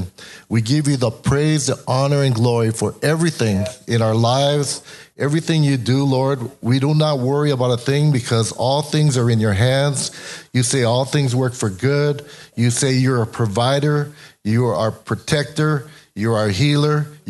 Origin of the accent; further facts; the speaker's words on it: Hawaii, United States; You know, I'm here from Hawaii, you know. I had to paddle my surfboard across. But, you know, I was growing up in Hawaii.